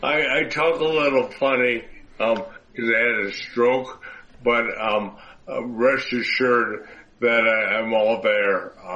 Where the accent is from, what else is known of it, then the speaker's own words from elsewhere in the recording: Michigan, United States; also born or lived in Florida; I grew up in Michigan, but I lived all over, most recently, obviously, Florida